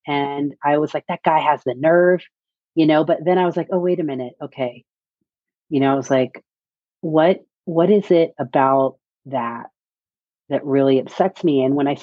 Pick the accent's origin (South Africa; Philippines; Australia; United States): Philippines; You know, I'm Filipino. My grandmother's Filipino Hawaiian.